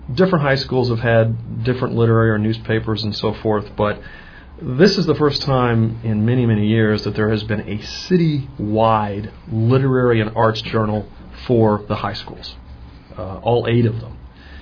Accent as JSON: {"language": "English", "region": "Virginia", "country": "United States", "tie": "born or raised there", "said": "growing up in Chesterfield County and around so much history"}